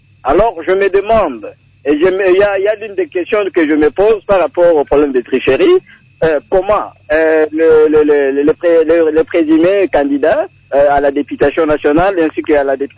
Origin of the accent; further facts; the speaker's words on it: DR Congo; Vous savez que la situation est belle bien finie chez nous en RDC.